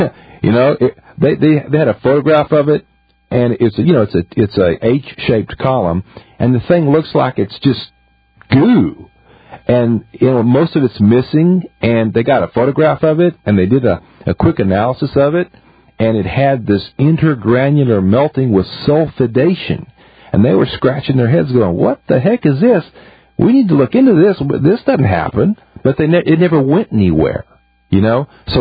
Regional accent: Austin, Texas, United States; That video came from Austin, Texas. That came from my hometown.

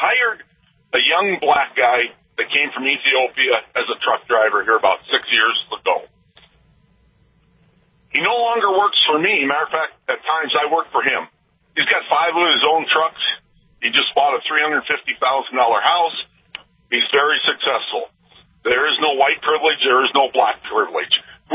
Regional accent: North Dakota, United States; In the past, I grew up in North Dakota. I'm 64 years old.

